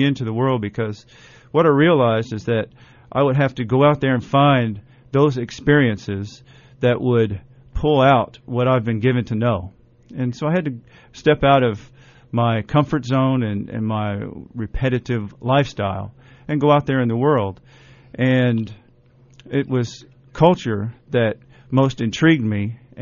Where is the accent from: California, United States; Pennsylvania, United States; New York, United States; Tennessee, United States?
Tennessee, United States; Knoxville; I'm from Knoxville, Tennessee.